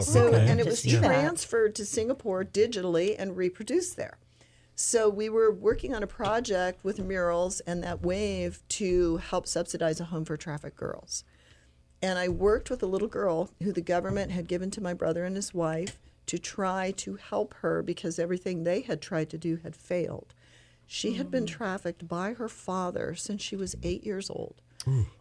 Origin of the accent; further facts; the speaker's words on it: Colorado, United States; I grew up in Colorado, which is where she's from, for some 40, 45 years.